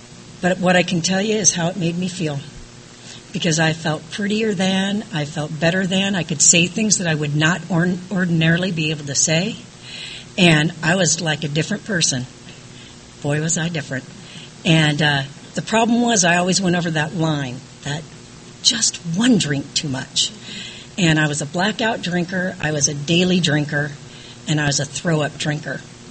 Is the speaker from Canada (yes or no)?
no; California, United States; also born or lived in Lake Tahoe; I was born up in Northern California, moved down to Southern California when I was about 11 years old.